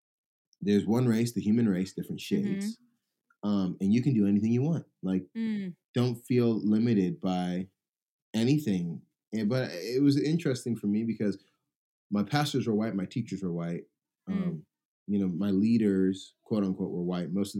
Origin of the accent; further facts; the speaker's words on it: San Diego, California, United States; I grew up, born and raised in San Diego. My parents are immigrants. My dad's from Nigeria. My mom is from England, from Nottingham, England.